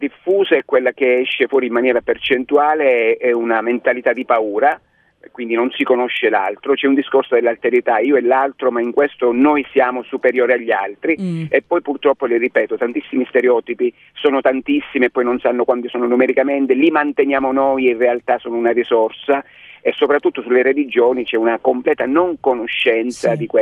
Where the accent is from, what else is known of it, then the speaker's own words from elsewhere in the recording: Bisignano, Calabria, Italy; anche con la parte che abita il mio paese a Bisignano